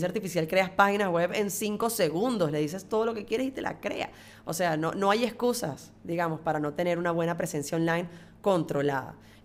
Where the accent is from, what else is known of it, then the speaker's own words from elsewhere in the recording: Spain; como todo español